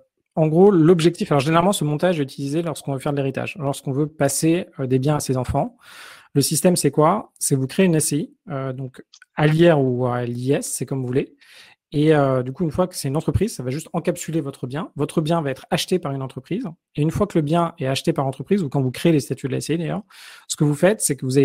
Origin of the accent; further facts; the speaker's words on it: Paris, Île-de-France, France; Moi, j'ai grandi à Paris, etc.